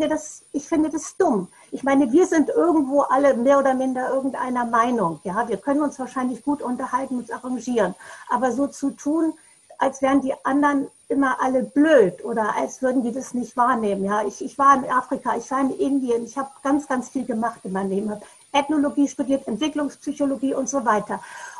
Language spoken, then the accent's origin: German; Bremerhaven, Bremen, Germany; Ich komme aus Bremerhaven